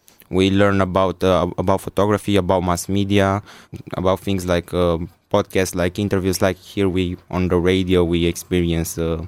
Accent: Pașcani, Iași County, Romania; I'm from Romania

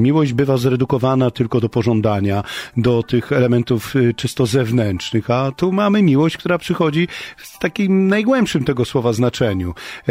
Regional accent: Lower Silesian Voivodeship, Poland; Ja wychowałem się na niedużej wiosce na Dolnym Śląsku, gdzie były kultywowane tradycje podhalańsko-rzeszowskie, bo stamtąd pochodzą moi rodzice. Pochodzę z takiej bardzo tradycyjnej rodziny.

